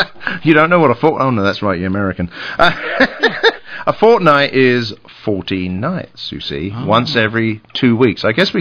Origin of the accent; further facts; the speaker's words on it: England, United Kingdom; moved away as an adult; now in United States; originally from England. I came over here in 1980, so I've actually been living longer in the United States than I have been living in England, which, if you figure that out, I came over when I was 25